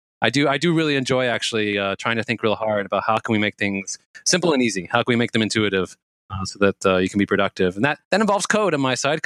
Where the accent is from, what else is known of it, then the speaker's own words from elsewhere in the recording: Massachusetts, United States; I went to MIT in Boston. That's where I'm from. I'm from Massachusetts.